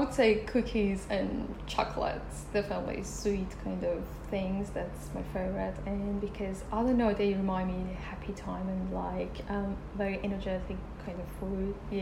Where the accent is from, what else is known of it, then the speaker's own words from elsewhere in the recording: Isfahan, Iran; I was born and grew up in this beautiful city in Iran, which called Isfahan. Isfahan is a city in central Iran, and let's say it's 4 or 5 hours driving by car to Tehran, which is the capital.